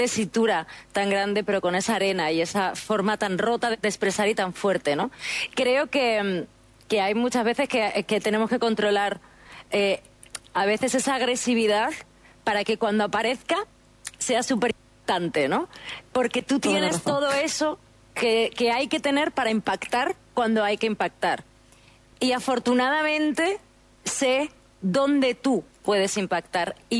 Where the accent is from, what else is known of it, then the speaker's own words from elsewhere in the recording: Salamanca, Castile and León, Spain; De Salamanca.